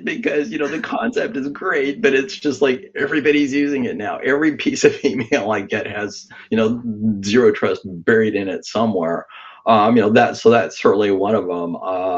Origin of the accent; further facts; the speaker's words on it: Western US, United States; I grew up in the Western U.S., so, you know, you listen to some country Western and stuff like that.